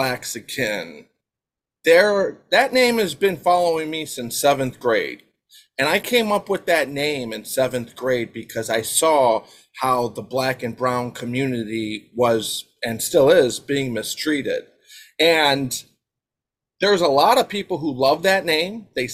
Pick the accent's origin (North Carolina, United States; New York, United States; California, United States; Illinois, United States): Illinois, United States; Chicago; So I came from Bridgeport, Chicago, and I went to Healy Grammar School